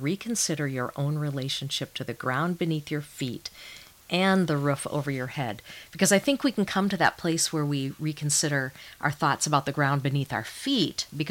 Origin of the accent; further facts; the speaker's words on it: Maine, United States; born there; My grandfather was a farmer in northern Maine, and I was born in Maine and have spent a lot of time up there.